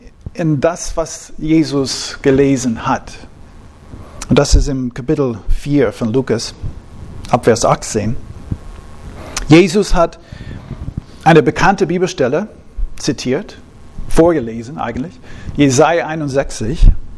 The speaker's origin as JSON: {"language": "German", "town": "Altus", "region": "Oklahoma", "country": "United States", "tie": "born or raised there", "said": "meiner Heimatstadt, Altus, Oklahoma, für eine Weile, jetzt nicht mehr. Wir müssen nicht dadurch fahren. Das ist in Südwest-Oklahoma."}